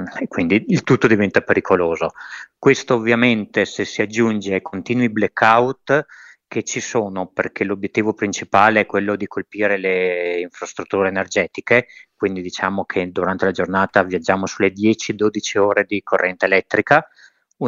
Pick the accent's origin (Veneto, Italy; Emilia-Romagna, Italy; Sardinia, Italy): Veneto, Italy; Verona; Allora, da veronese dovrei dire il lesso con la pera